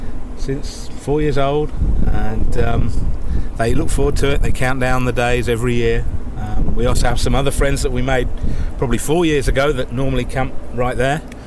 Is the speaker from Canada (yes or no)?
no; East of England, United Kingdom; I'm from England, Cambridgeshire in England.